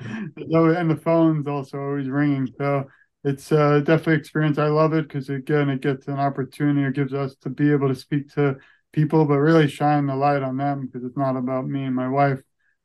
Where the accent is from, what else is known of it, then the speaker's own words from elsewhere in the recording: Brooklyn, New York, United States; I grew up in Brooklyn, New York.